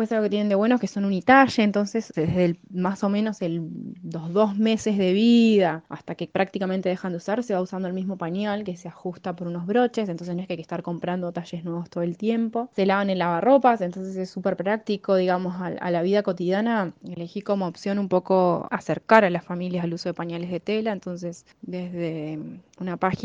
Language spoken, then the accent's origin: Spanish; Neuquén, Argentina; soy de Neuquén, tengo 2 hijos